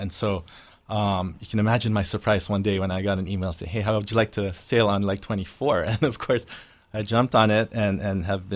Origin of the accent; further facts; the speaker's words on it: Maryland, United States; I grew up in Maryland, Chesapeake Bay.